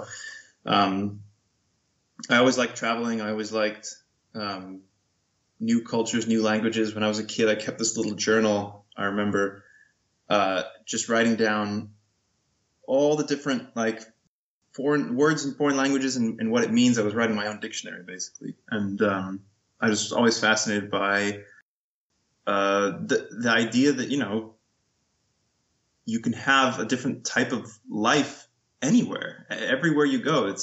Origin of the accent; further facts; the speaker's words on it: Albuquerque, New Mexico, United States; moved away as an adult; also born or lived in Los Angeles; now in Europe; I grew up in Albuquerque, New Mexico.